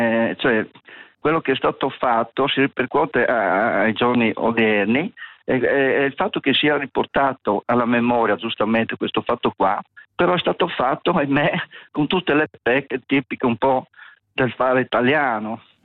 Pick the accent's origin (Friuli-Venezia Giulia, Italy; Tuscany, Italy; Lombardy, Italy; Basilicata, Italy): Friuli-Venezia Giulia, Italy; Manzano; Permetto che io sono di Manzano Udine, a 15 km dalla Slovenia attuale.